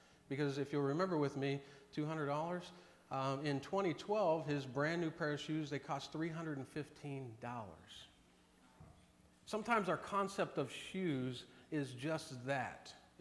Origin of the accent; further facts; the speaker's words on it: Ohio, United States; I'm from Northeast Ohio, and so I have a certain affinity